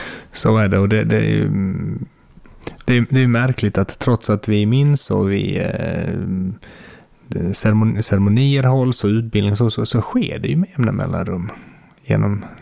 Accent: Bosnia & Herzegovina; Jag nämnde här innan då att jag kommer från Bosnien

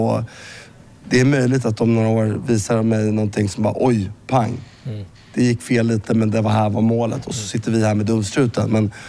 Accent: Sweden; jag är svensk

